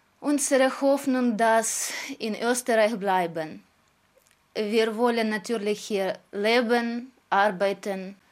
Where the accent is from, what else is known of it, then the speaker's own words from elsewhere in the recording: Luhansk, Luhansk Oblast, Ukraine; German is a second language; moved away as an adult; now in Austria; wir sind in Österreich seit 11 Monaten. Wir kommen aus Lugansk, das ist Ostukraine, und dort gibt es jetzt Krieg.